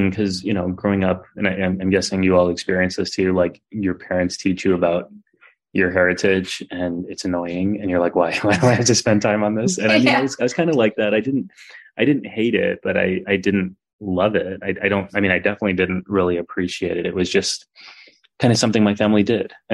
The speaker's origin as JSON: {"language": "English", "town": "San Antonio", "region": "Texas", "country": "United States", "tie": "born or raised there", "said": "My parents immigrated from India in the 70s, and I was born and raised in Texas, in South Texas, at a time where there weren't really many South Asians in South Texas"}